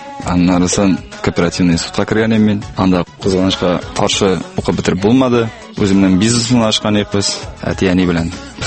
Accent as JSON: {"language": "Tatar", "town": "Kazan", "region": "Tatarstan", "country": "Russia", "tie": "born or raised there", "said": "Үзем мин Казаннан, әдин чыгыш аксубаягыннан иде, әни аршаягыннан. Мин туды мине Казанда."}